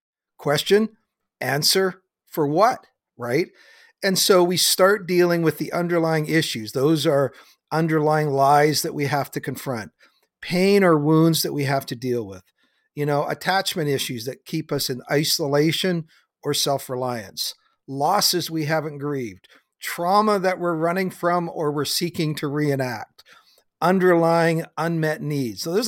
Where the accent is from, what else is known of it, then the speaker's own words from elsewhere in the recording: Canada; Guys, I'm Canadian.